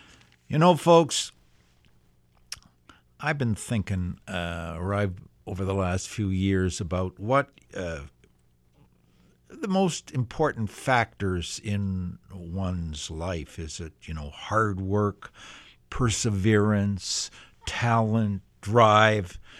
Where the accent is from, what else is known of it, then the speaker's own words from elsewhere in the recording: Canada; lucky to be born and raised in Canada, not in a poor, starving nation.